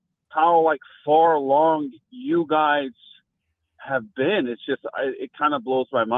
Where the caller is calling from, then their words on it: Missouri, United States; I'm calling from Missouri.